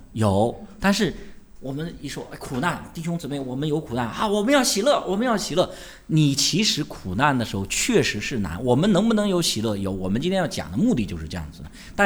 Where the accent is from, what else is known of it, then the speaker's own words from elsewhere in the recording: China; 就是我们中国人有一种，这是世上的宗教或者文化常常会有的一个冲动